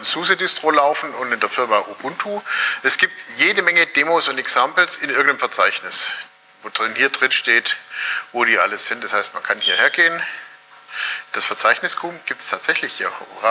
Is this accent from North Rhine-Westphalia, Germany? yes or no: no; Tübingen, Baden-Württemberg, Germany; weil bei uns in Tübingen gab es 3 Gymnasien